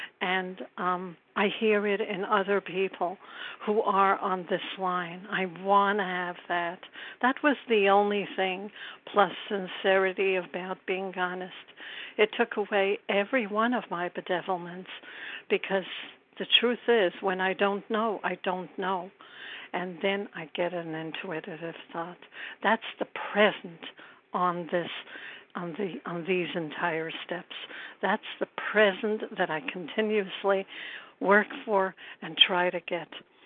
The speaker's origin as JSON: {"language": "English", "town": "Brooklyn", "region": "New York", "country": "United States", "said": "I'm from Brooklyn, New York."}